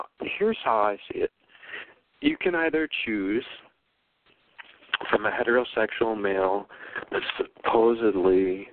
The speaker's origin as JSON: {"language": "English", "region": "South Dakota", "country": "United States", "said": "You know, it's interesting because I'm from South Dakota, and we did some partying growing up."}